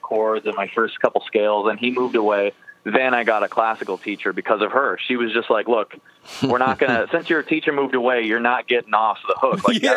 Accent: Las Vegas, Nevada, United States; growing up in Vegas, it was everything's easy, everything's cheap, and there's parking, and there's no traffic.

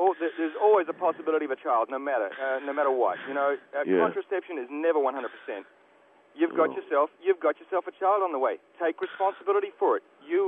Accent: New Zealand; I'm from New Zealand.

